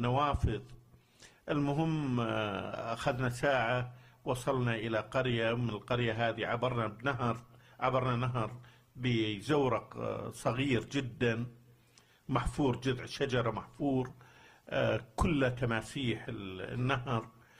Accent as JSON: {"language": "Arabic", "country": "Kuwait", "said": "قلت لهم أنا من الكويت، والكويت في أرض مكة يرحمك الله"}